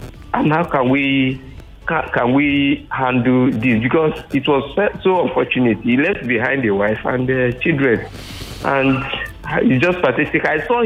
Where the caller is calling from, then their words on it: Lekki, Lagos, Nigeria; I'm calling from Lekki.